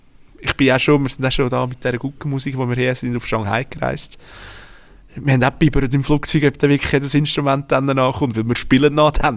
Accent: Switzerland; Ja, also wenn ich als Schweizer muss sagen, ich zahle doch nicht 500 Stutz für ein 0815-Spiel

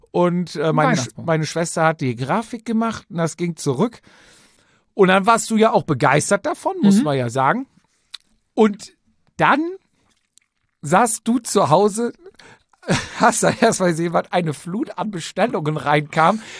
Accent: Austria; Ja, ich komme aus Österreich

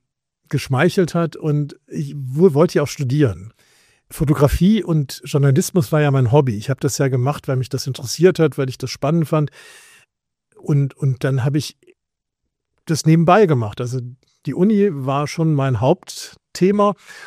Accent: Bonn, North Rhine-Westphalia, Germany; ich bin in Bonn aufgewachsen

